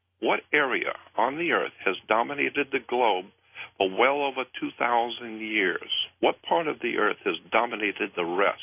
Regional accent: United States; what I was doing as an American was trying to enlighten my fellow man and my fellow Americans

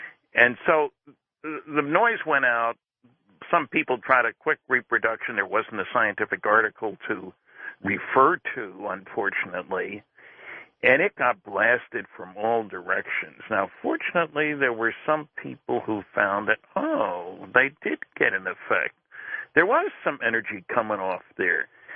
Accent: Linden, New Jersey, United States; I grew up in Linden, New Jersey.

